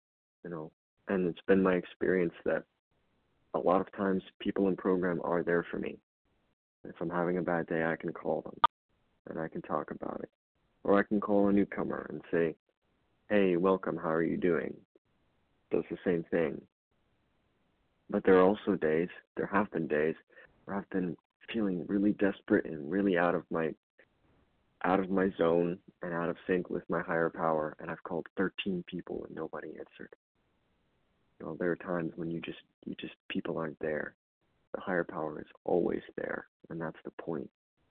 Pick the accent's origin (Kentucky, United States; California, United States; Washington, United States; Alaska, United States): Kentucky, United States; Louisville; from Louisville, Kentucky.